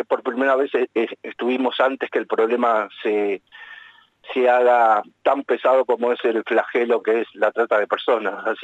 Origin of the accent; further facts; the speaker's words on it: Neuquén, Argentina; los que somos de Neuquén tenemos el recuerdo